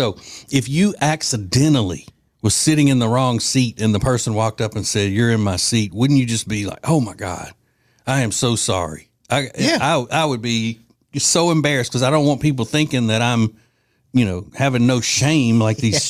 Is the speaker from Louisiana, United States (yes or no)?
yes; Louisiana, United States; A story out of my home state of Louisiana.